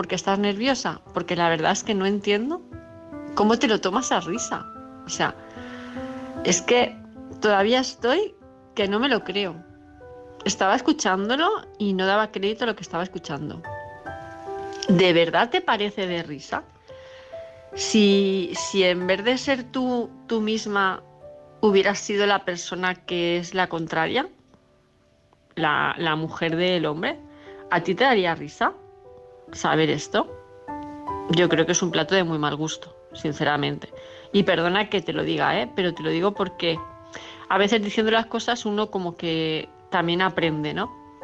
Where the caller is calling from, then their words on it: Palma, Balearic Islands, Spain; de Palma de Mallorca.